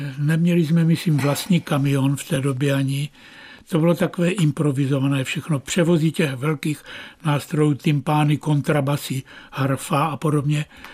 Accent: Továčov, Olomouc Region, Czechia; No, začalo to vlastně Továčov, moje rodiště.

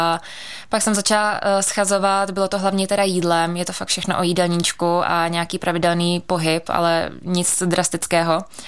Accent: Pardubice, Pardubice Region, Czechia; also born or lived in Ostrava; A naši se po rozvodu, když mě byl jeden rok, když se rozvedli, tak maminka se vrátila do Pardubic a už jsem tady žila celý život. Takže já jsem pardubačka, ale rodečka z Ostravy.

